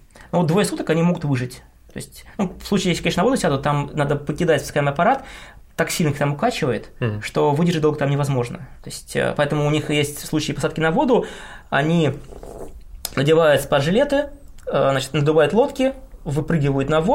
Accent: Chelyabinsk, Chelyabinsk Oblast, Russia; Просто у меня, так как я из Челябинска и в Челябинск возвращался в конце

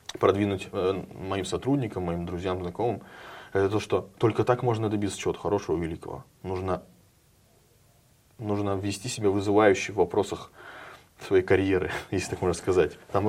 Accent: Vilyuchinsk, Kamchatka Krai, Russia; now in Saint Petersburg, Russia; Я вообще сам, ну, вообще из Петербурга. Но если копнуть глубже, если посмотреть досье, я из города Вилючинска Камчатской области. Да, у нас там наш такой край, наш закрытый город

